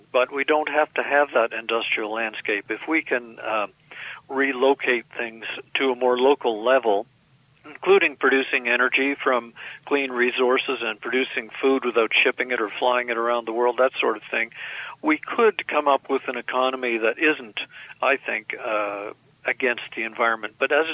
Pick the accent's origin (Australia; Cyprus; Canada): Canada; as a Canadian, you're always hearing about the States more than Canada.